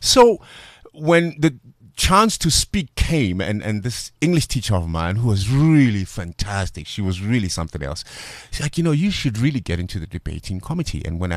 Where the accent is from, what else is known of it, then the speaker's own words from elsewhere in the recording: Atteridgeville, Gauteng, South Africa; I come from Atrisville, an area called Matevilin.